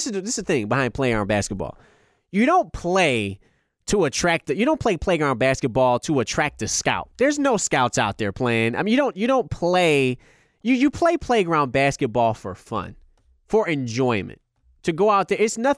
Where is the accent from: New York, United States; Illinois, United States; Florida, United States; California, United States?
Illinois, United States; Chicago; my hometown, and also, a lot of my brothers, my fraternity brothers, are from Chicago as well.